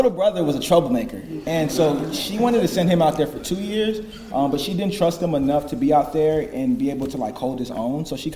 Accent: Nigeria; I guess being Nigerian really helped a lot.

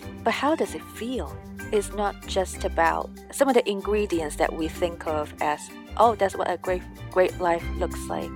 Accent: Hong Kong; Growing up in Hong Kong, it's very common for people to have English names.

